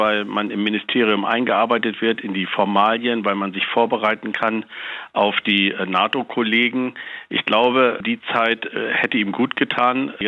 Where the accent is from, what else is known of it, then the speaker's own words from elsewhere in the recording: Lower Saxony, Germany; das weiß ich als Niedersachse